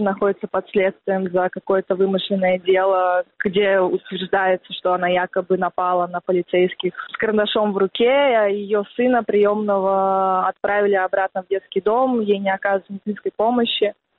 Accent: Siberia, Russia; учитывая, что я из Сибири

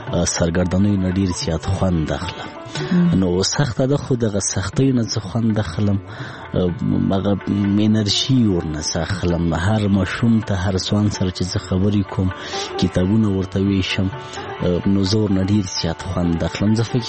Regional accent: Laghman, Afghanistan; زه په لغمان کې پیدا شوم، په لغمان کې را لوی شوم، ښوونځی مې په لغمان کې لوستې

